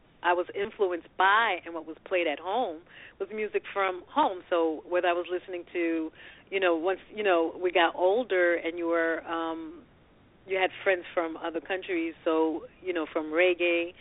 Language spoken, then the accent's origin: English; Brooklyn, New York, United States; So life growing up in Brooklyn felt like I actually was growing up in the islands, because I was just exposed by that.